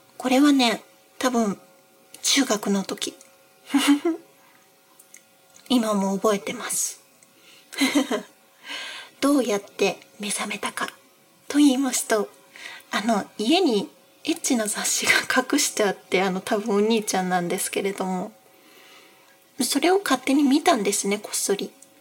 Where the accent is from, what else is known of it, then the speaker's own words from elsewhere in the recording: Nagano, Japan; 出身地は長野県です。